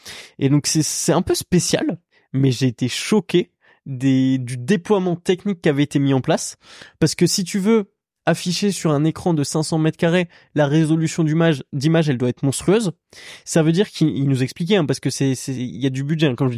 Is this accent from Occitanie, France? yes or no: no; Lyon, Auvergne-Rhône-Alpes, France; Tu vois, on est de Lyon.